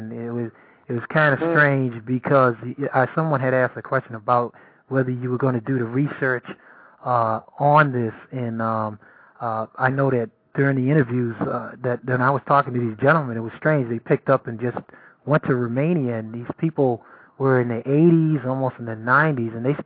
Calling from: Boston, Massachusetts, United States; I'm calling from the outside of Boston.

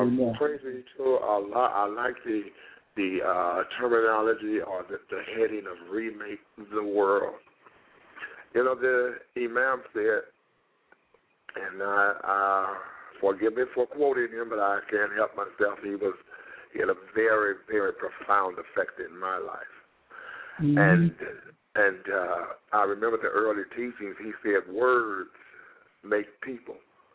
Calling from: St. Louis, Missouri, United States; I'm calling from St. Louis, Missouri.

